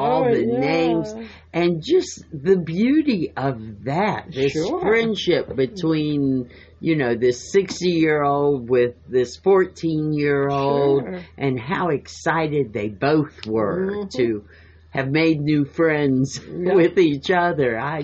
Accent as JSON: {"language": "English", "region": "West Virginia", "country": "United States", "tie": "born or raised there", "said": "And as a child growing up in West Virginia, of course, my mother was a botanist, right?"}